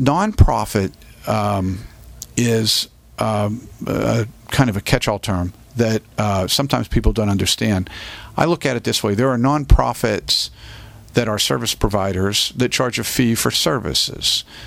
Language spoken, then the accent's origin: English; Johnstown, Pennsylvania, United States; also born or lived in Pittsburgh / Louisville / Indianapolis; Well, actually, I was born in Pittsburgh and grew up in different places, in Louisville and in Indianapolis. But my parents are both Johnstowners, and they grew up here. And when I was in middle school, we moved back home.